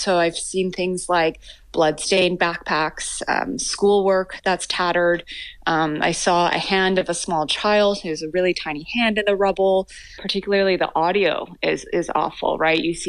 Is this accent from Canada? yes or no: yes; Vancouver, British Columbia, Canada; also born or lived in Iran; So I was born in Iran and I immigrated to Canada, to Vancouver, when I was in preschool. So I grew up in Canada, but I have a ton of friends and family in Iran.